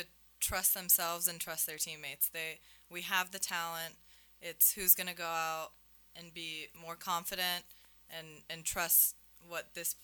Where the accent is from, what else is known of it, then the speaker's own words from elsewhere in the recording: California, United States; We went super north because so I'm from California, and we went super north to hit Chicago and the Niagara Falls.